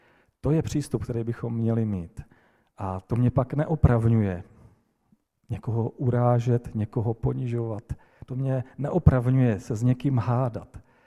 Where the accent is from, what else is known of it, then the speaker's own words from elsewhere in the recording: South Moravian Region, Czechia; u nás na Moravě takové nejsou, na jižní Moravě.